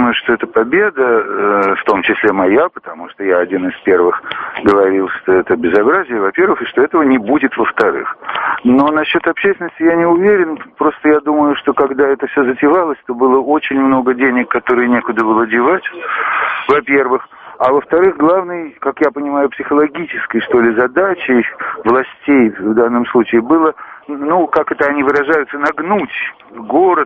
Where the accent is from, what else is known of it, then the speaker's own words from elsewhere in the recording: Saint Petersburg, Russia; Я как-то не привык буквально воспринимать ее заявление, как и другие петербуржцы.